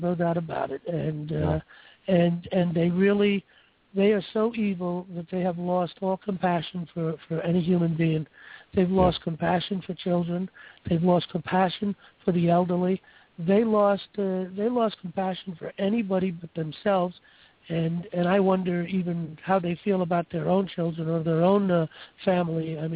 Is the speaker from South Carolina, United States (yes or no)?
no; New York City, New York, United States; I come from New York City, and when I was younger, you know, I was raised in the 50s and the 60s, and in the city, it was always very friendly in the city. You know, summer nights, I lived in the Bronx.